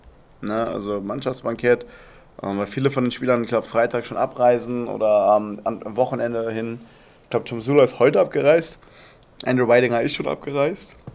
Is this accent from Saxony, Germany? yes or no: no; Remscheid, North Rhine-Westphalia, Germany; Ich komme aus dem Dorfverein, ich komme aus Remscheid, ich habe in Remscheid Amboss angefangen.